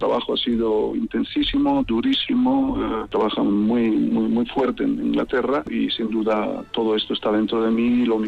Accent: Vitoria-Gasteiz, Basque Country, Spain; yo soy de Zaramaga, del barrio Zaramaga, de un barrio obrero, de una familia obrera

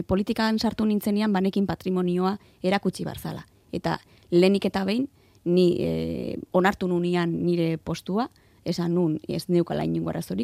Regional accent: Basque Country, Spain; Basque is a second language; Ni euskalduna naiz, baino ez dut inoiz euskaraz ikasi.

